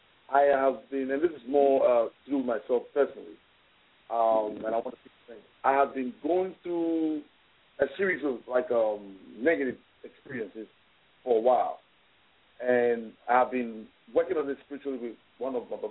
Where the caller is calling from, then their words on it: Philadelphia, Pennsylvania, United States; I'm calling from Philadelphia.